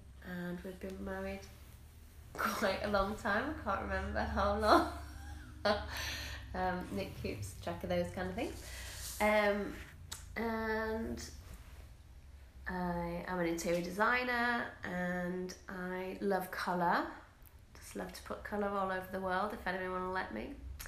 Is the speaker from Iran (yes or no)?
no; England, United Kingdom; moved away as an adult; now in United States; Okay, so I don't know if you can tell by my accent, but I am from England, and I was born in England and spent most of my life there, and then moved to the States 3 years ago. And just coming up a year ago, I moved to Brea